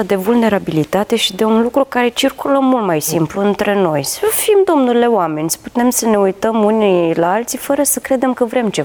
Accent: Botoșani, Botoșani County, Romania; eu sunt din Botoșani și...

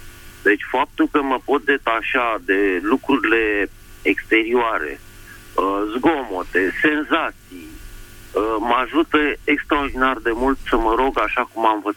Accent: Bucharest, Romania; și sunt din București

